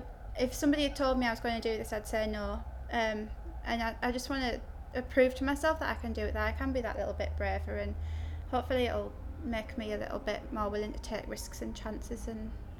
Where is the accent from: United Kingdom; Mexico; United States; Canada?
United Kingdom; Middlesbrough, North East England; I'm 32 and I'm from Middlesbrough.